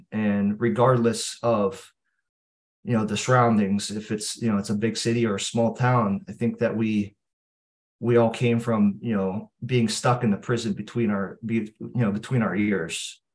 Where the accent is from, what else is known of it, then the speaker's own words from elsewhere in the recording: Pennsylvania, United States; I am from Pittsburgh, Pennsylvania. I live close to Pittsburgh, Pennsylvania in the United States, but I'm from a small rural town close to the city.